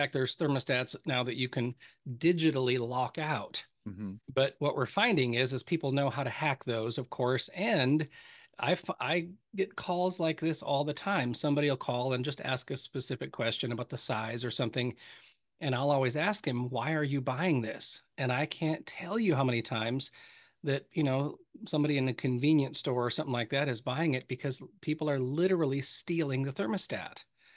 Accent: Minnesota, United States; I grew up in Minnesota with a bunch of, Scandinavians.

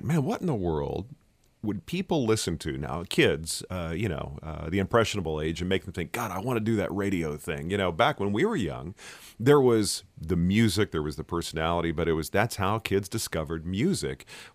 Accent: Dallas, Texas, United States; You know, I'm from Dallas originally, got to have a pickup.

